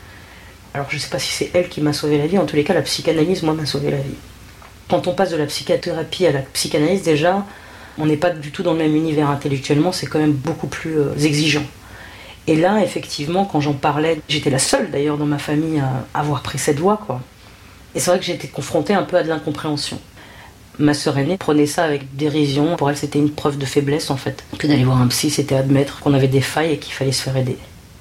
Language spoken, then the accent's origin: French; France; born there; Je suis d'origine marocaine par mon père et par ma mère, qui sont tous les deux des Marocains purs jus. Et moi, je suis née en France.